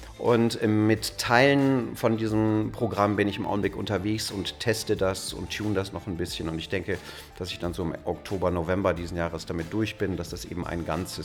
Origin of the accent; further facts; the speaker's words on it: Münster, North Rhine-Westphalia, Germany; ich komme aus Münster